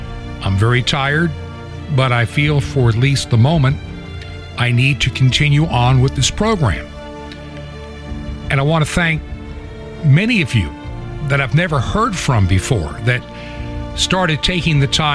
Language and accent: English; New York, United States; born there; I was born in New York State when it was considered the Empire State.